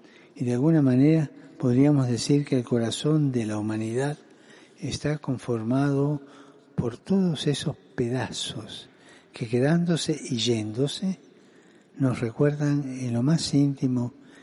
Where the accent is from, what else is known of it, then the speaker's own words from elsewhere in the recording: Argentina; que como argentino viví en mi propia carne